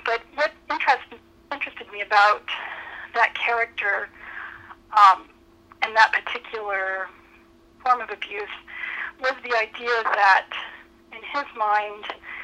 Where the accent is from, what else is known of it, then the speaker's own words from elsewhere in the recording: Kansas City, Kansas, United States; But where I grew up in Kansas City, Kansas, in a part of Kansas City, Kansas called Turner.